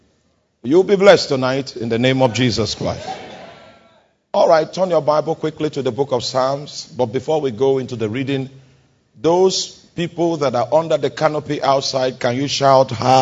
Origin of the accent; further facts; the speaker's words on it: Middle Belt, Nigeria; So we are from the Middle Belt.